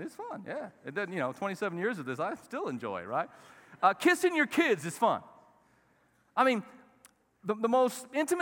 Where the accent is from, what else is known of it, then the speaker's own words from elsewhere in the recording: United States; You know, we're from America, and Americans aren't in that.